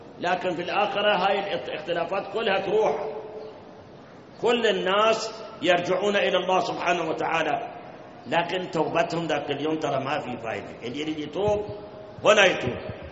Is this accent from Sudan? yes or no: no; Iraq; تعرف منهم الصبة عندنا بالعراق صبة،